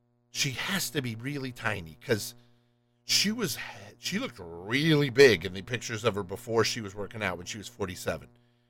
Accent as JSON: {"language": "English", "region": "the South", "country": "United States", "said": "Not to make fun of my Southern brothers and sisters, being that I am from the South."}